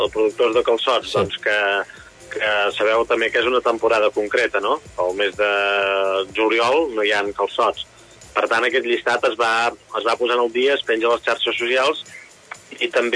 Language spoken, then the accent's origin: Catalan; Catalonia, Spain; ja que som catalans i sempre diem de fer país